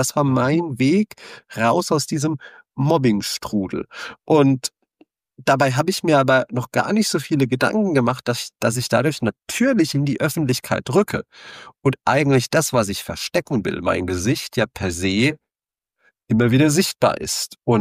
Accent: Rhineland-Palatinate, Germany; also ich komme aus der Rhein-Main-Region, wie man mir an der einen Stelle vielleicht durch das eine oder andere dialektische Wort auch mal erkennt. Ich bin in Mainz dann auf die weiterführende Schule gegangen

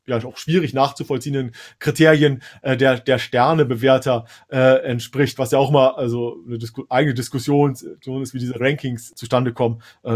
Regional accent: Hesse, Germany; Im Süden Deutschlands für mich als Hesse.

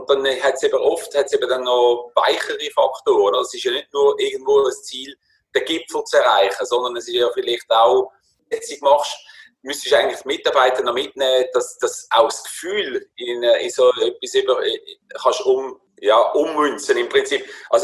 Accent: Switzerland; Und bei uns in der Schweiz ist es oft, wir leben, um zu arbeiten.

